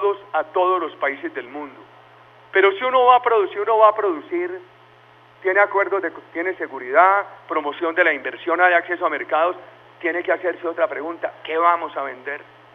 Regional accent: Colombia; Sector que tiene todo el porvenir en nuestra patria.

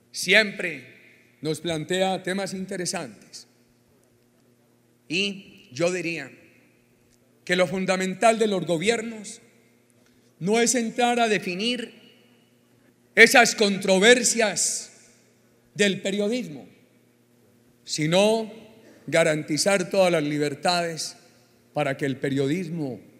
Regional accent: Colombia; como los colombianos nos sentimos orgullosos de ellos

